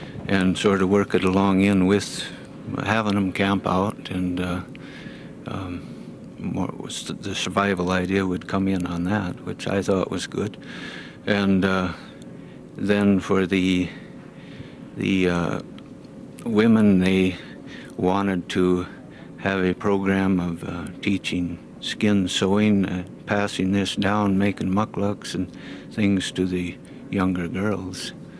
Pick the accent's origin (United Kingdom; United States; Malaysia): United States; McGrath, Alaska; from the Yukon, Lower Yukon McGrath area.